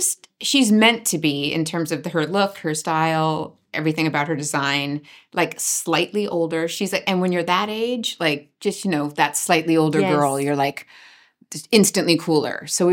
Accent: California, United States; I mean, I'm from California, but it's a classic Western California look

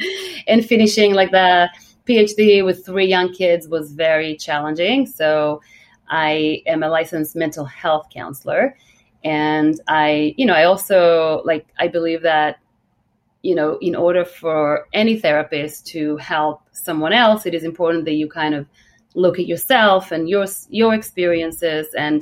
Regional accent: Jaffa, Tel Aviv District, Israel; English is a second language; I was born in Jaffa, which is like a very, you know, it's a suburbs of Tel Aviv, and it's a very poor neighborhood, and I had to leave home when I was 12 to live in a kibbutz on my own.

